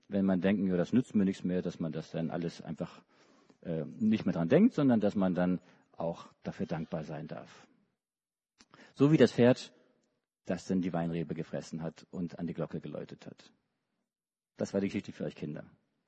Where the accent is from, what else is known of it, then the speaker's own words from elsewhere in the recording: Hamburg, Germany; also born or lived in Schleswig-Holstein / Berlin / Darmstadt; now in Leonberg, Germany; Ich komme ursprünglich aus Hamburg. Ich bin in Hamburg geboren, in Hamburg aufgewachsen, auch in Schleswig-Holstein teilweise. Auch in Berlin habe ich mal gewohnt und in Darmstadt studiert.